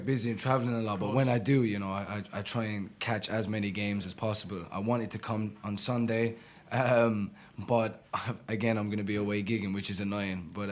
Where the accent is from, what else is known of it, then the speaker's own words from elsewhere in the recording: Ireland; also born or lived in Stoke Newington, London; Yeah, I was born in Stoke Newington, born at Homerton Hospital in Stoke Newington. My mum's side of the family all from Hackney. Was raised in Ireland.